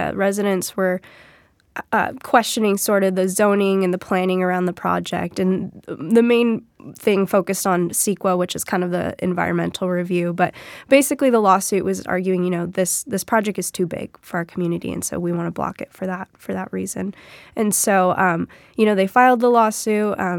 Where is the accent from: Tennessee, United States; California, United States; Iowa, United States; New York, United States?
California, United States; La Mesa; You mentioned I'm from East County. I'm from La Mesa, so people are always like, is that really East County?